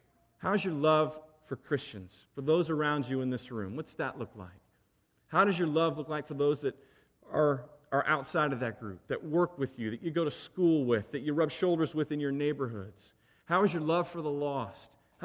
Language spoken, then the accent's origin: English; Bible Belt, United States; I grew up in the Bible Belt. We live in the Bible Belt of California now.